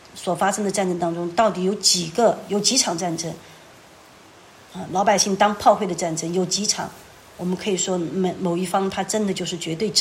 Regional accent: Sichuan, China; 特别像我们四川人，我们川军川军当时出川其实真的就是为了保家卫国

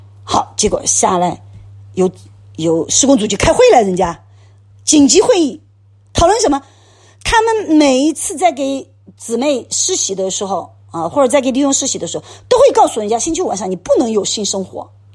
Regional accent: Sichuan, China; 我是现在说川西南的，我家乡的，我自己的这边的这些教会领袖啊。

